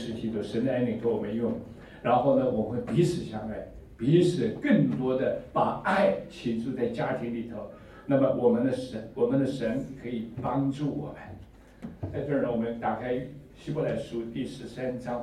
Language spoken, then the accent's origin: Chinese; China; 我们中国人讲说嫁鸡随鸡，嫁狗随狗